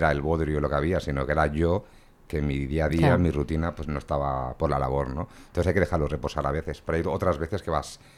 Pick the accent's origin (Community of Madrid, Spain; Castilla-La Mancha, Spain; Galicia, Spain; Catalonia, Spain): Catalonia, Spain; Como autónomo catalán, es ¿cuánto me va a costar?